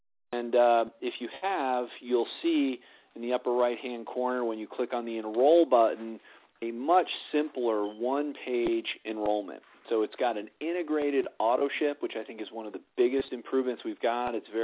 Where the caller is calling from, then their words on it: Colorado, United States; I'm calling in from Colorado tonight, but heading over to California, the corporate office tomorrow.